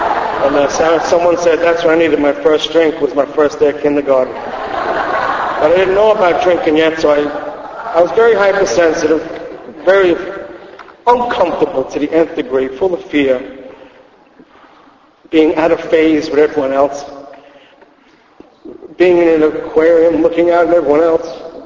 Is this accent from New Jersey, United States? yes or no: no; Rockaway, New York, United States; also born or lived in Queens